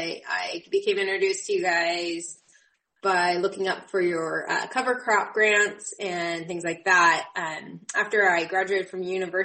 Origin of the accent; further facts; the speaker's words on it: St. Paul, Oregon, United States; also born or lived in England; So I am originally from St. Paul, Oregon. My family has been farming there for generations.